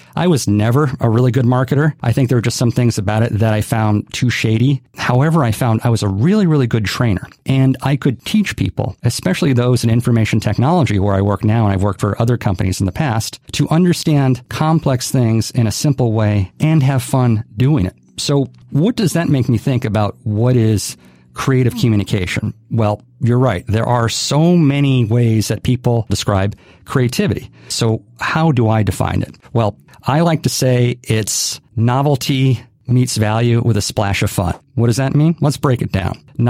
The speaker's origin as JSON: {"language": "English", "region": "Hawaii", "country": "United States", "tie": "born or raised there", "said": "So a little bit of my own background is I grew up in Hawaii, born and raised"}